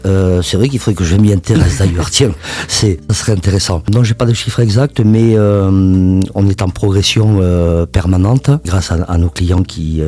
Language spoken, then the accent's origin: French; Périgueux, Nouvelle-Aquitaine, France; Je suis natif de Prigorieux.